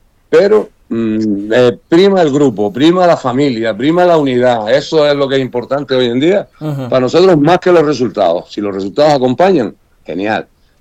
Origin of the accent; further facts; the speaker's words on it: Canary Islands, Spain; Con mucho orgullo de decir que somos canarios, ¿no? A donde quiera que vayamos.